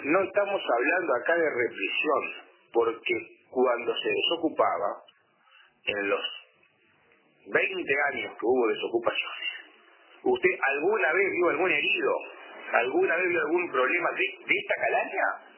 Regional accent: Uruguay; me causa una profunda tristeza como uruguayo y como padre de familia

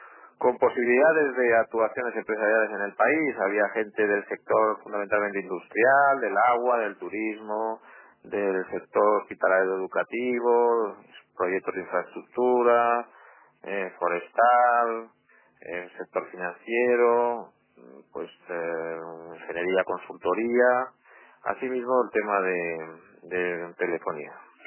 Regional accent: Spain; now in Uruguay; los temas que nos interesan como empresarios españoles en Uruguay

